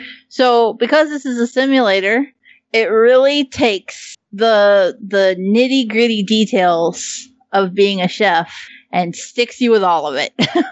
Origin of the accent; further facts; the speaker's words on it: United States; born there; I don't know what a fucking gram is. I was born in America. Well, we don't do grams around these parts unless it's the meth kind.